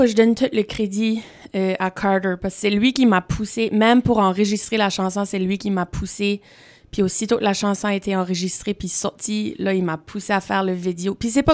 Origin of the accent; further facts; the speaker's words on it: Chéticamp, Nova Scotia, Canada; on arrive là, puis on file qu'on est des superstars, rien que parce qu'on vient de Chéticamp.